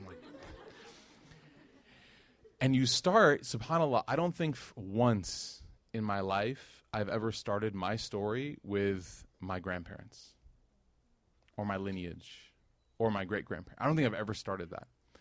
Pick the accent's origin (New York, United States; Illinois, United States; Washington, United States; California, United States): Illinois, United States; Chicago; also born or lived in Knoxville; now in Dallas, United States; born and raised in Chicago, fourth holiest city in the world.